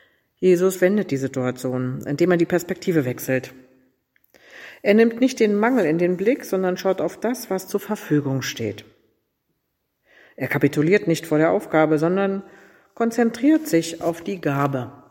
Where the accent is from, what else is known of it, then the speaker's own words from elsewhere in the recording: Germany; Und ich fühlte mich auch an meine Kindheit in der DDR erinnert.